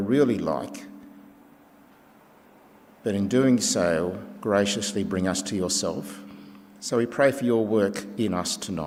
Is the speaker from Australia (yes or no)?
yes; Australia; they knew that because I was from Australia